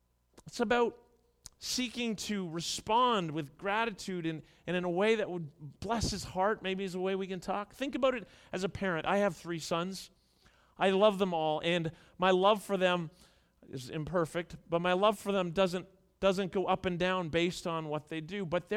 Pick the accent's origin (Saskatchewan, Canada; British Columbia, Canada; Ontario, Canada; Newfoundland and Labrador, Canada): Ontario, Canada; Toronto; I grew up in Toronto.